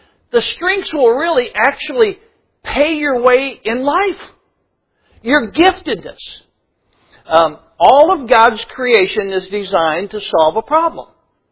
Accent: Iowa, United States; Now, we're from Iowa. So you take one kernel of corn, you put it in the ground.

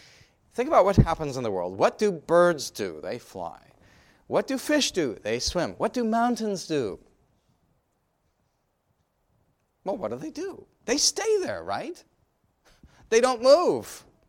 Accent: California, United States; Now, I grew up in California, and I know that Pastor did as well.

